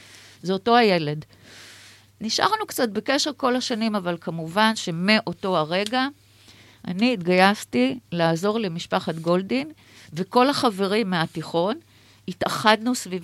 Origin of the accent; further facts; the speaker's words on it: Haifa, Haifa District, Israel; היום אני אישה דתייה, ולמדתי וגדלתי במשפחה לא דתית, והלכתי לבית ספר תיכון בחיפה